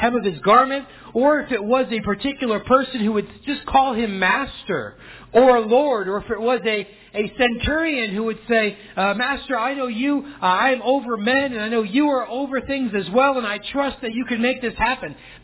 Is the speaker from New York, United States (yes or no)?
no; Ohio, United States; Now, I don't know where you're from. I am from Ohio originally.